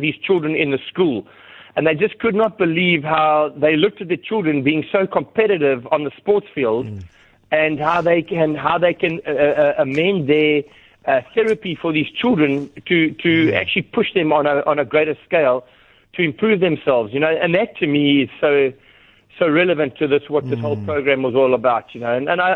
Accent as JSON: {"language": "English", "country": "South Africa", "said": "We South Africans are passionate about the game."}